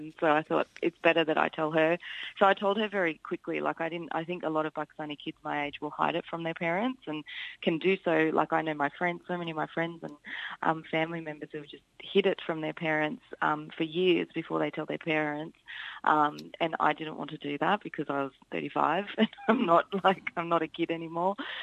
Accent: Melbourne, Victoria, Australia; born there; And then they came to Melbourne, and then I was born in Melbourne, and my younger brother were born in Melbourne in 1980 and 83.

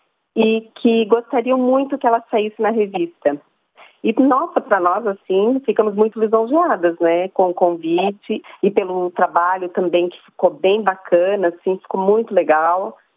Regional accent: Santa Catarina, Brazil; also born or lived in Curitiba; now in Florianópolis, Brazil; Na verdade, nós somos todos de Santa Catarina. Daí nós moramos 20 anos no Paraná, em Curitiba. E agora voltamos para Santa Catarina. Atualmente estamos em Florianópolis novamente.

